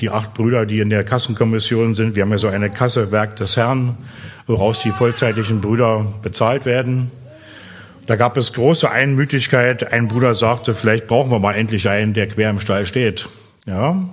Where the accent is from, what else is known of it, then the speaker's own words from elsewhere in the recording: Oranienburg, Brandenburg, Germany; Ich stamme ursprünglich, ihr werdet es also in meinem Slang merken, ich bin kein Sachse, ich bin ein Preuße. Ich stamme also ursprünglich aus Oranienburg.